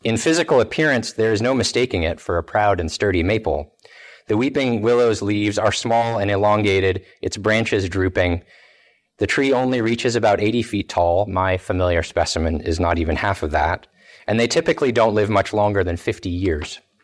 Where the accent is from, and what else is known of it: Vermont, United States; born or raised there